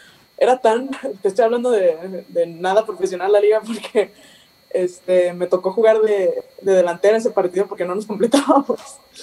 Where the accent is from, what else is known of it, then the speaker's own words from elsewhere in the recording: Guadalajara, Jalisco, Mexico; Sí, yo soy de Guadalajara